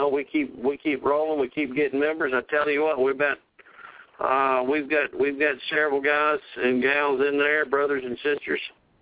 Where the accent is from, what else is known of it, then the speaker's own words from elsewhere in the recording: Tennessee, United States; I'm from Tennessee. I'm southern, and I like a good old hickory coal, hickory smoke.